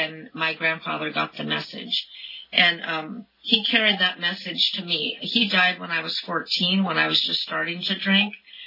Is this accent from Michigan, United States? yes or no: no; Santa Cruz, California, United States; I grew up in Santa Cruz and up north on the Monterey Bay there. You guys know where Santa Cruz is.